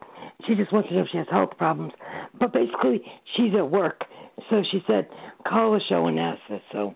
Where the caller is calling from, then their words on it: Connecticut, United States; Connecticut.